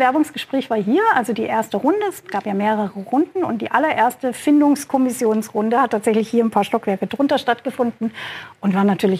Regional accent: Esslingen am Neckar, Baden-Württemberg, Germany; Aufgewachsen in Esslingen, dann am Neckar

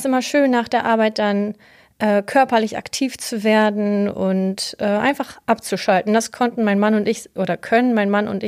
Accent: Lower Saxony, Germany; ich bin 35. Ich komme aus dem Emsland. Das ist meine Heimat. Und seit etwa 15 Jahren lebe ich in Ostfriesland.

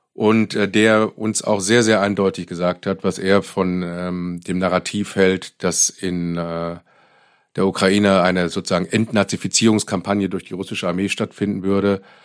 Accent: Germany; Auch das ist natürlich für uns, gerade als Deutsche, teilweise sehr verstörend gewesen.

